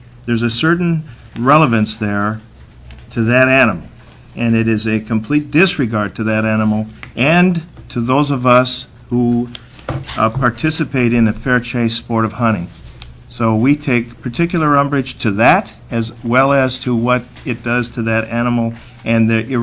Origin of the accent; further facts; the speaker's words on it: Anchorage, Alaska, United States; I'm from South Anchorage, representing the pineapple part of the state of Alaska.